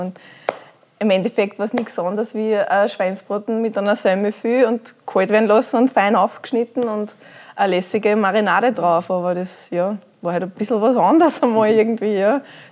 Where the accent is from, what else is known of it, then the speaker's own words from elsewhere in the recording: St. Georgen am Ybbsfelde, Lower Austria, Austria; Aus St. Georgen am Ibsfelde, Bezirk am Stetten.